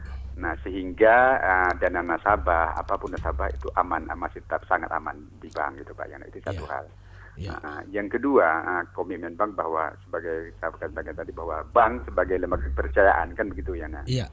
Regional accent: Aceh, Indonesia; yang bekerja semua orang kita Aceh

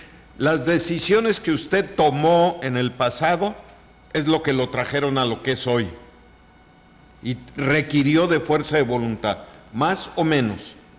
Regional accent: Mexico; ¿A los mexicanos? ¿Por qué somos los mexicanos?

